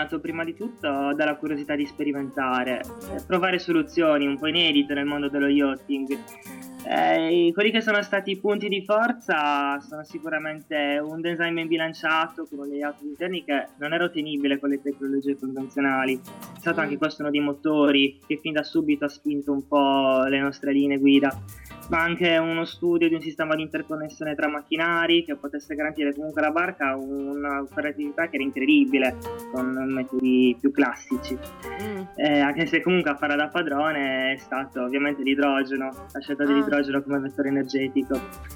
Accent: Quartu Sant'Elena, Sardinia, Italy; moved away as an adult; Ora come ora ho 23 anni e sono partito a 19 direttamente da Quartu Sant'Elena verso la Liguria.

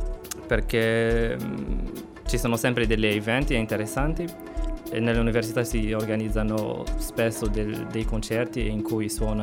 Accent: Morocco; now in Cagliari, Italy; Vengo dal Marocco.

